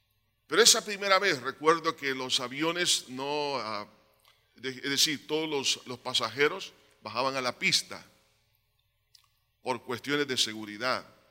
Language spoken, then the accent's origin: Spanish; El Salvador; Porque aunque nosotros somos ciudadanos, ¿verdad?, de nuestro país, El Salvador, hablando desde el punto de vista natural